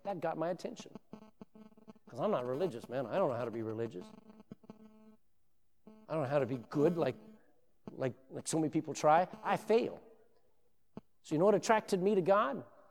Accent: Texas, United States; When I was in primary school, I grew up in Texas, and I had a Mexican friend

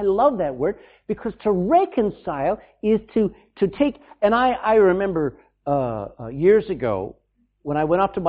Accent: Texas, United States; now in Ireland; I actually have three citizenships. Amen. I'm Texan first. Amen. I'm now Irish

